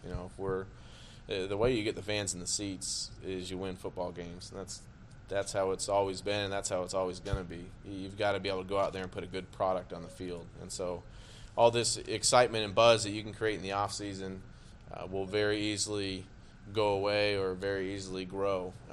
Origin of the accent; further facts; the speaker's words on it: Arizona, United States; I'm from Arizona and spend, now that my kids are getting older, not as much time in Arizona in the off season